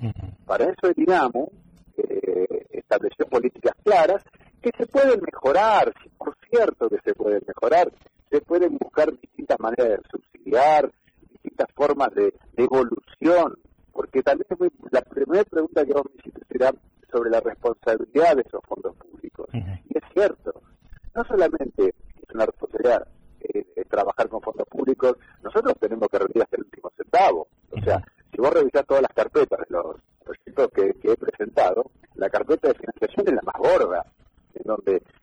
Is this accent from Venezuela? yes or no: no; Buenos Aires, Argentina; now in Unquillo, Argentina; No, yo soy de Buenos Aires, vivo acá en Córdoba desde hace 15 años.